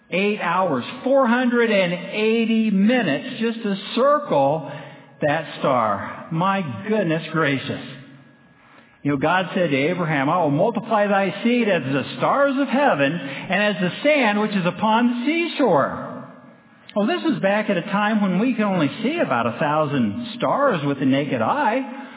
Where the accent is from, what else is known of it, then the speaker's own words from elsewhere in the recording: Texas, United States; born there; And I'm allowed to do that because I was born in Texas.